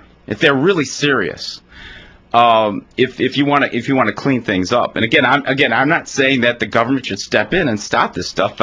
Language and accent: English; Riverside, Illinois, United States; I remember as a kid growing up in Riverside, which was had become quite a few Czech Americans lived in there.